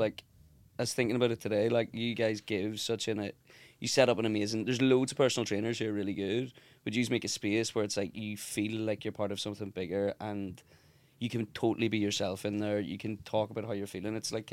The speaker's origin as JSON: {"language": "English", "town": "Belfast", "region": "Northern Ireland", "country": "United Kingdom", "tie": "born or raised there", "said": "No, I grew up in West Belfast."}